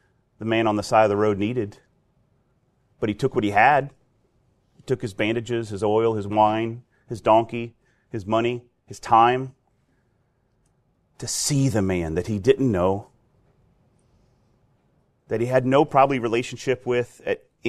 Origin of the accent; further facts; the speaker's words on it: United States; Don't you know I'm an American with lots of pride and lots of sophistication